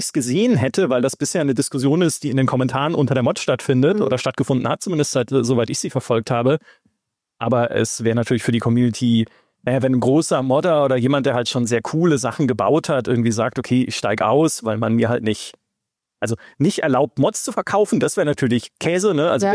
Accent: Munich, Bavaria, Germany; ne, als Münchner

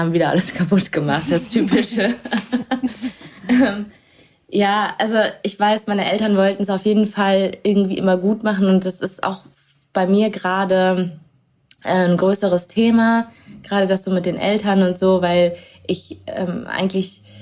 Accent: Duisburg, North Rhine-Westphalia, Germany; now in Berlin, Germany; ich bin ja nicht mehr in Duisburg groß geworden, sondern in Duisburg-Bahl, so ein wirklich kleinem Dorf.

